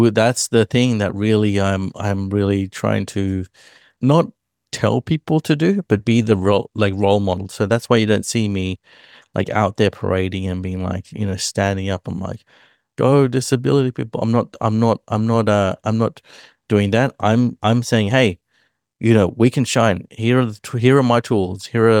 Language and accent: English; India; being Indian's awesome. Like, freaking, we're really cool. We know how to cook curry.